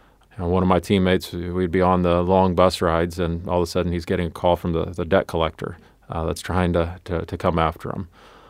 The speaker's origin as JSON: {"language": "English", "region": "Missouri", "country": "United States", "tie": "born or raised there", "said": "So so I did not grow up going to minor league baseball games. I grew up in Southeast Missouri."}